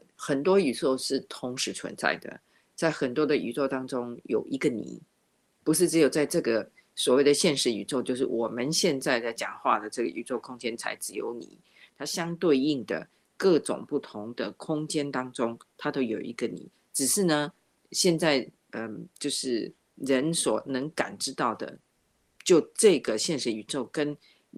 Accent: Taiwan; 你受的教育跟我在台湾受的教育是不一样的

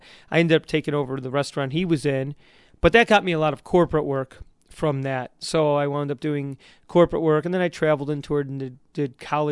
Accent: Chicago, Illinois, United States; And I'm from Chicago, so you'd be outside in warm weather.

